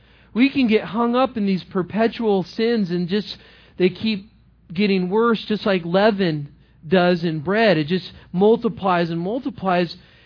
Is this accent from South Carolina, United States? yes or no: no; Los Angeles, California, United States; You know, I grew up in Los Angeles area, and there, you know, I didn't live in South Central LA, but I live like 20 miles east of Los Angeles.